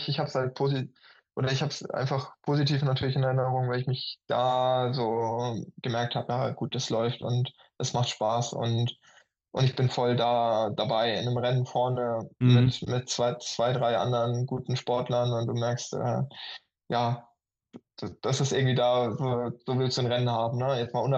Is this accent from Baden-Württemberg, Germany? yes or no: no; Hamburg, Germany; in Hamburg, wo ich ja auch ja, meine Heimat habe